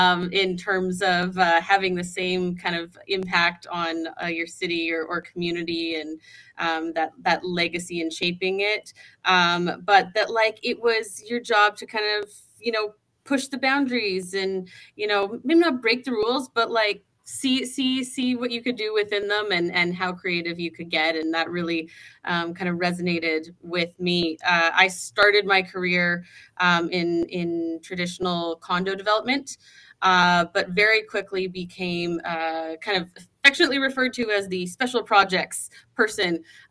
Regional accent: Calgary, Alberta, Canada; Growing up in Calgary

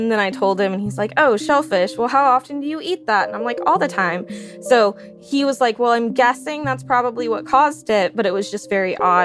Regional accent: Shreveport, Louisiana, United States; I'm from Shreveport, Louisiana. So we have lots of crawfish and seafood and all the shrimps.

